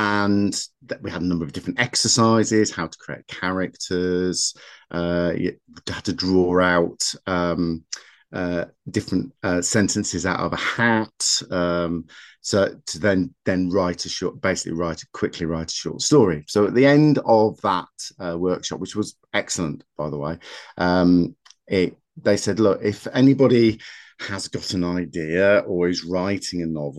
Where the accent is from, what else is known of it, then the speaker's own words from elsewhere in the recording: North East England, United Kingdom; I've been involved with rewilding down in Kent, though I'm originally from the Northeast. Can't tell by my accent, but I am.